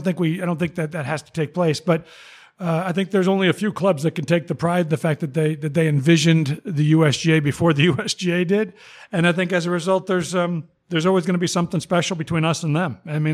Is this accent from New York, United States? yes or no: no; Naperville, Illinois, United States; as a Chicagoan, as a Naperville guy, to see Chicago Golf Club, it hit me.